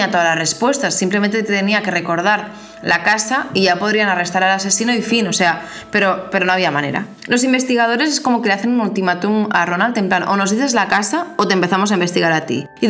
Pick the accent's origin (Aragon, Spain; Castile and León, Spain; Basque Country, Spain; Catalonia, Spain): Catalonia, Spain; Aunque yo no debería decir eso porque soy catalana